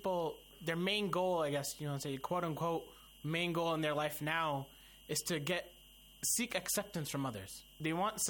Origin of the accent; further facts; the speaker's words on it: Houston, Texas, United States; I myself am from Houston, Texas.